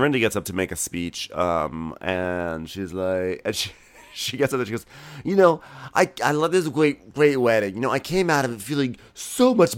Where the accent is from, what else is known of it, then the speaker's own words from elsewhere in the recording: Massachusetts, United States; Hey, we're from the Berkshires. We're people. We're same people from Block. We grew up in this moment in times and stuff.